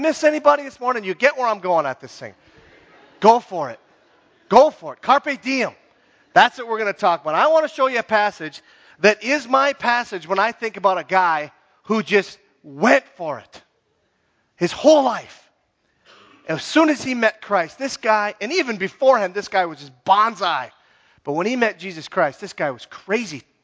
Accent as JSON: {"language": "English", "region": "Minnesota", "country": "United States", "said": "And I'm from the Iron Range, man. It just was a cloud of haze everywhere. Church basements, cloud of haze."}